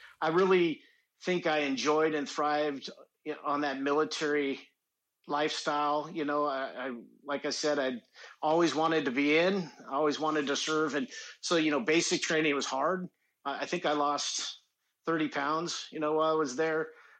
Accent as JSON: {"language": "English", "town": "Seattle", "region": "Washington", "country": "United States", "tie": "born or raised there", "said": "I grew up in Seattle, Washington. I applied to some schools up in the Northwest."}